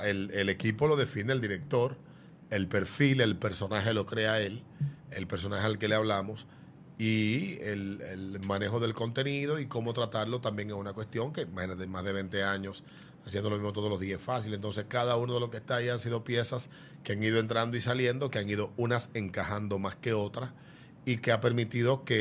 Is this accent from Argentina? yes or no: no; Fantino, Sánchez Ramírez, Dominican Republic; Yo crecí... viví parte de mi vida en el Cibao, y en el Cibao, Fantino, en los años de mi infancia, en Fantino, se escuchaban radionovelas.